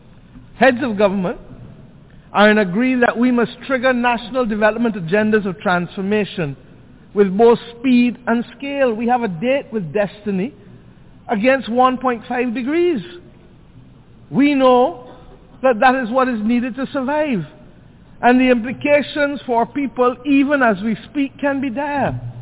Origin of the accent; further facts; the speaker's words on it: Barbados; We birthed in my home country the first ever global agenda for small island developing states, which became known as the Barbados Program of Action.